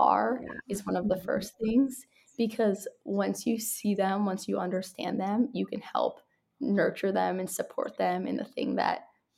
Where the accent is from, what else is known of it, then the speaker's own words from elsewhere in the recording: New York City, New York, United States; I grew up in New York City and my mom's from Canada.